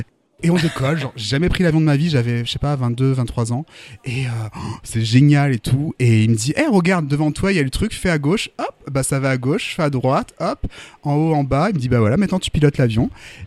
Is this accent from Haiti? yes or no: no; Hauts-de-France, France; Alors si tu veux j'ai grandi en Picardie.